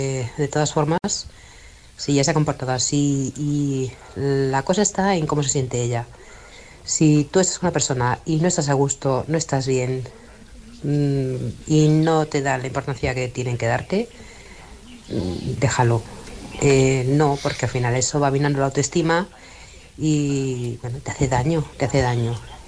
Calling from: Barcelona, Catalonia, Spain; de Barcelona.

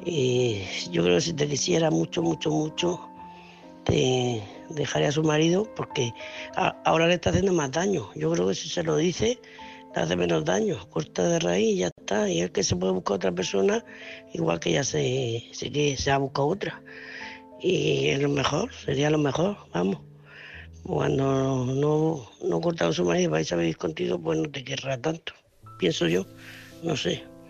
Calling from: Region of Murcia, Spain; Hola Álvaro, soy corresponsal de Murcia

